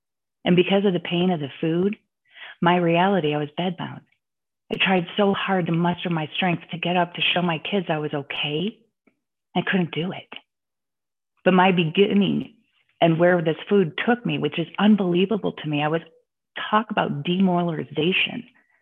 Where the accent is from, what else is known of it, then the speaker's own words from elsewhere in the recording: Chicago, Illinois, United States; I grew up in Chicago. We have the Hostess land.